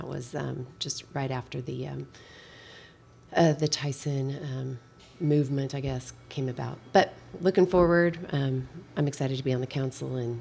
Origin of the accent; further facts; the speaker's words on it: Tonganoxie, Kansas, United States; I was born and raised here in Tonganoxie. My dad was the old town doctor here for 60 years, and then after being gone for about 20 years, I moved back